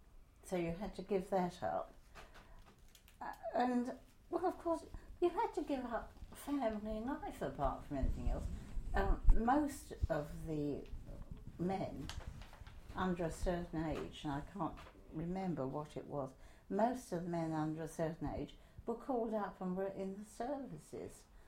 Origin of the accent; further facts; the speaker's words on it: England, United Kingdom; I felt quite proud of being English at that stage.